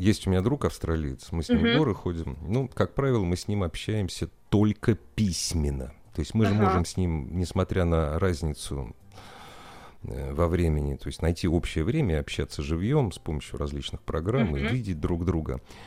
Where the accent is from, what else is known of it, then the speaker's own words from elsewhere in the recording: Moscow, Russia; Я москвич в пятом поколении, но тем не менее, я соврал в третьем